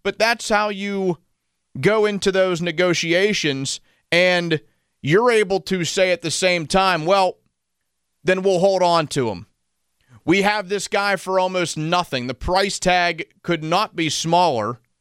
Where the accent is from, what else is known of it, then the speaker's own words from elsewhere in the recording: Greensburg, Pennsylvania, United States; Dave, I appreciate the call, especially anybody who calls in from Greensburg, my hometown.